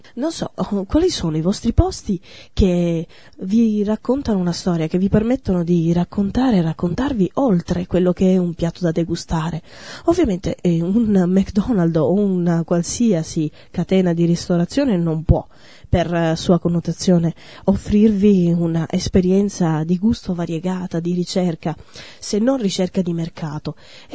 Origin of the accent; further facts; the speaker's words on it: Emilia-Romagna, Italy; E soprattutto noi che siamo emiliano romagnoli sappiamo che tutto si gioca in una stagione di pochissimo tempo.